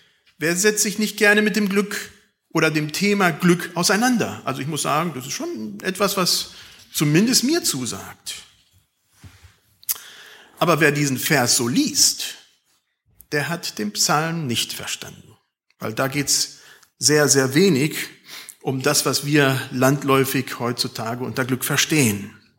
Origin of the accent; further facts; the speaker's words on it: Germany; wir bezahlen gutes Geld als Deutsche, dass das ganz weit weg von uns bleibt und nicht in unsere Nähe rückt